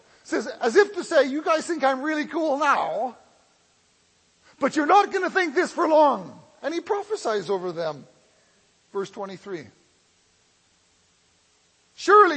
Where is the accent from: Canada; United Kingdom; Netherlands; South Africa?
Canada; moved away as an adult; also born or lived in Great Britain; When I was 18, I moved from Canada to Great Britain.